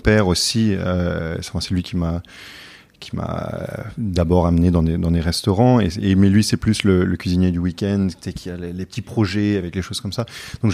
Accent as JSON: {"language": "French", "town": "Paris", "region": "Île-de-France", "country": "France", "tie": "born or raised there", "also_born_or_lived": "United States / London", "said": "Donc moi, je suis né aux États-Unis, mais après j'ai grandi entre Paris et Londres."}